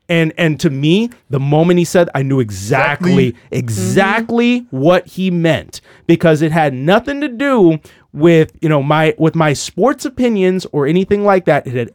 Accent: Chicago, Illinois, United States; moved away; I'm a transplant, right? So I'm from the Chicagoland area. So I didn't grow up here.

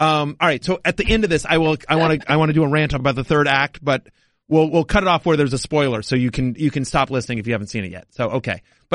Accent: College Station, Texas, United States; I grew up in College Station, Texas. So my dad teaches at Texas A&M University. So my two schools are Syracuse, where I went to college, and Texas A&M, where I grew up.

